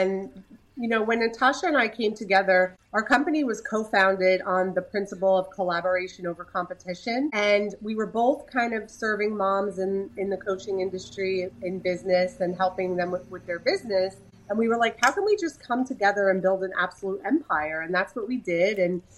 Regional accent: New Jersey, United States; now in Orlando, United States; I'm in California at the moment, but we are originally from New Jersey. We live in Orlando

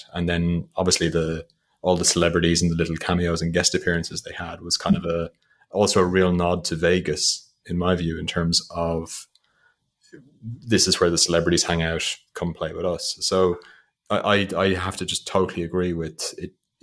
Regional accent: Ireland; I'm Irish

